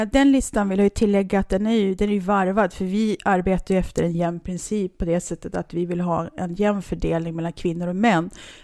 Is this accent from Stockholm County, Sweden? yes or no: no; Skellefteå, Västerbotten County, Sweden; nu ska jag hem, nu ska jag till Skellefteå